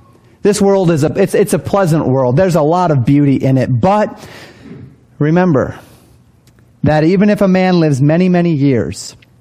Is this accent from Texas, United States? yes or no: no; Colorado, United States; I grew up in Colorado, that I used to get when I'd climb one of those mountains.